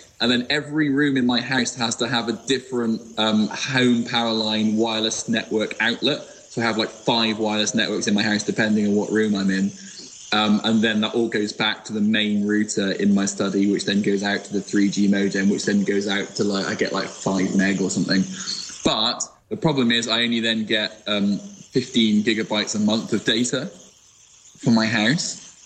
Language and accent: English; United Kingdom; I not only have terrible internet, but I'm also British